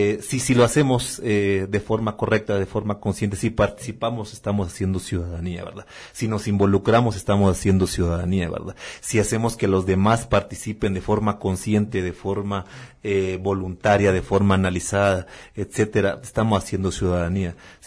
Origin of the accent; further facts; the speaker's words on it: Guatemala; como guatemaltecos y guatemaltecas, tenemos ese derecho a participar